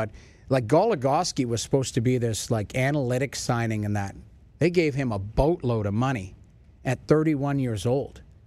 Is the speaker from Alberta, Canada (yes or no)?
yes; Edmonton, Alberta, Canada; I'm from Edmonton.